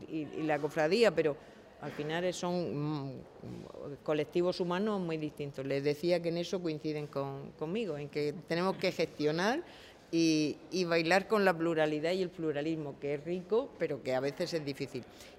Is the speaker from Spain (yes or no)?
yes; San Javier, Region of Murcia, Spain; soy de San Javier y hubo una época en que era todo lo que había